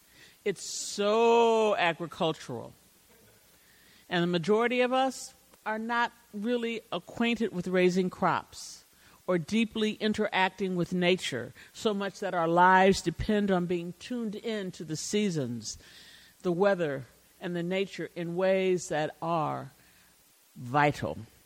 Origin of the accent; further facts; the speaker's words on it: Chicago, Illinois, United States; these examples are outside of my experience growing up in Chicago.